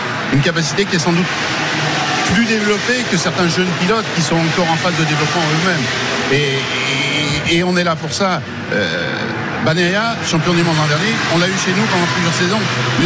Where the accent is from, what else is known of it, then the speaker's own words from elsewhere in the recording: France; Moi, je suis français, effectivement, bon, même si mon passeport est encore français, mais je suis un citoyen du monde.